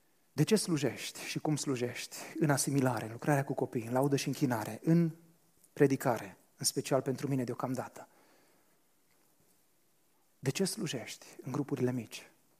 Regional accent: Banat, Romania; Eu sunt venit din Banat, așa că îmi permis să mă iau de voi.

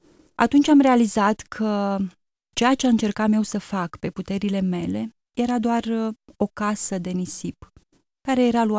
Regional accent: Botoșani, Botoșani County, Romania; born there; now in Ipotești, Romania; M-am născut în Botoșani, în familia lui … Suntem 8 copii, toți credincioși

